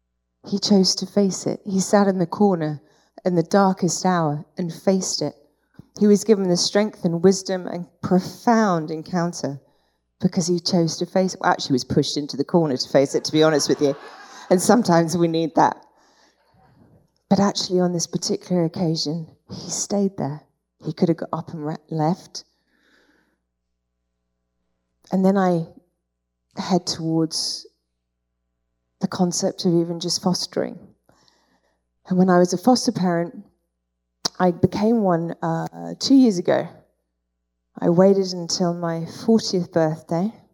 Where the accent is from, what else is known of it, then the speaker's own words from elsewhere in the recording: United Kingdom; And as a British person that likes to keep everything in, I didn't know what to do with this information.